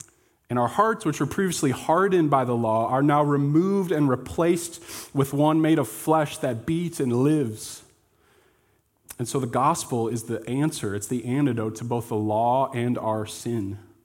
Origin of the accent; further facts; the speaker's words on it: Racine, Wisconsin, United States; I grew up in Racine, just east of here.